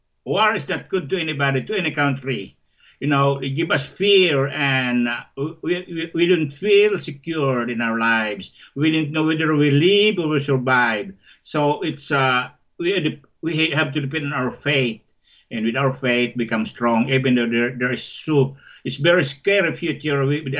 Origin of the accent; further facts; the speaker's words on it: Panganiban, Camarines Norte, Philippines; not excepting my hometown of Panganiban, where I was born.